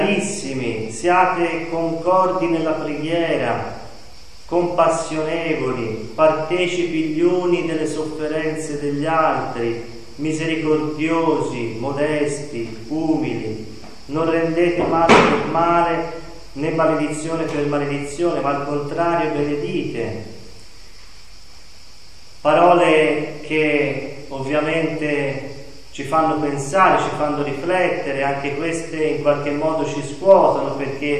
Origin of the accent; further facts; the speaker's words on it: Florence, Tuscany, Italy; E essendo fiorentino e ricordandomi la chiesa